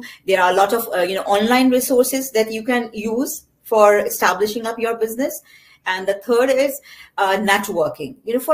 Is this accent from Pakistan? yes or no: yes; Pakistan; because I'm from Pakistan